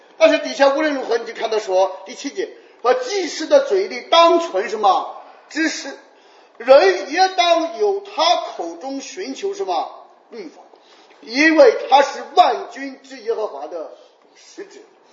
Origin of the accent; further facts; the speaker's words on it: China; 所以我们中国人不想守法，我们都想让别人守法